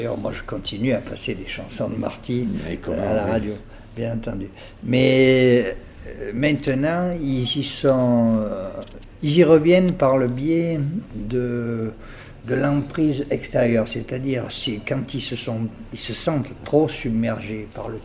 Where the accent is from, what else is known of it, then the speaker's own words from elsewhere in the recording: France; first language Occitan; je pense que la langue d'oc est au cimetière. Bon, je suis à 65 ans encore, ça a été ma langue maternelle